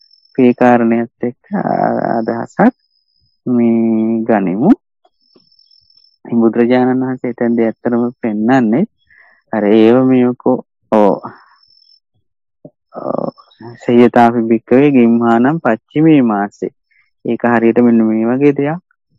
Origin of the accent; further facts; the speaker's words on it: Thanamalvila, Uva Province, Sri Lanka; මගේ ගම්පලාත තනමල්ලිද